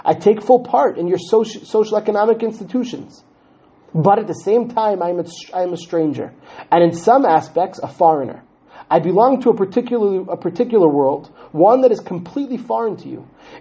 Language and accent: English; Israel; maintain my strangeness, my foreignerness, that I'm a Jew, that I come from the land of Israel, that I come from Jewish history and Jewish tradition